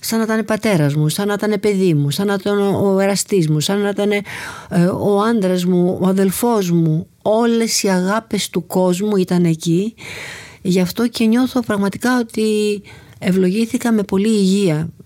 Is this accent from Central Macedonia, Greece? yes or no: yes; Thessaloniki, Central Macedonia, Greece; born there; η μαμά ήταν πρόσφυγης από τη Σμύρνη, γιαγιά, και εγώ γεννήθηκα στη Θεσσαλονίκη.